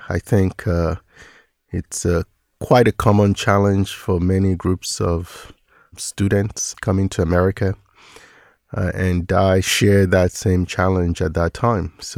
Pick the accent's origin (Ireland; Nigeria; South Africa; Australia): Nigeria; now in United States; Yeah, in high school, I did high school in Nigeria.